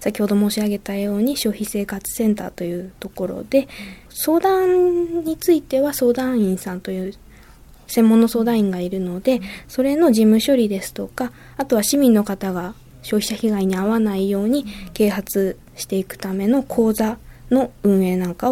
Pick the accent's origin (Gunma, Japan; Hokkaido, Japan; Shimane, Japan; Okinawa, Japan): Gunma, Japan; Maebashi; now in Fujisawa, Japan; いや、私の出身は群馬県の前橋市です。